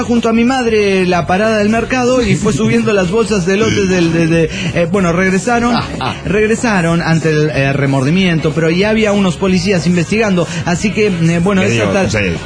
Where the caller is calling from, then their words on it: Cuernavaca, Morelos, Mexico; de Cuernavaca, Morelos, México.